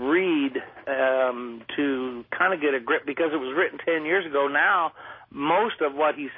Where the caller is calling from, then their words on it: Guadalajara, Jalisco, Mexico; English is a second language; Guadalajara, Mexico.